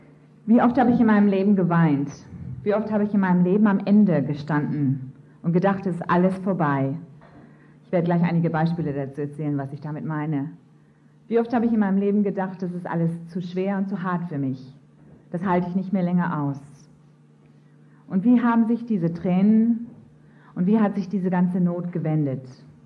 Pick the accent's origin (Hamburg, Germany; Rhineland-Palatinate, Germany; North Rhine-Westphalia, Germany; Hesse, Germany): Hamburg, Germany; Ich bin aufgewachsen in Hamburg, habe ich schon gesagt